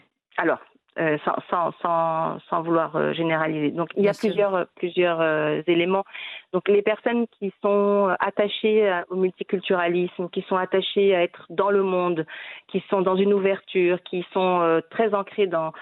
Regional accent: Tafraout, Souss-Massa, Morocco; Je suis issue de la région de Tafraout, du sud central, on va dire, après Agadir.

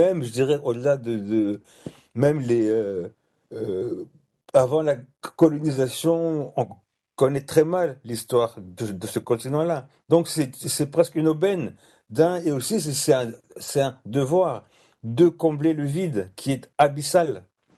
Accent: Kongo Central, DR Congo; born there; je suis né au Congo, j'ai été pétri par toute la mythologie des Bas-Congo, tout le système des valeurs, la vision du monde

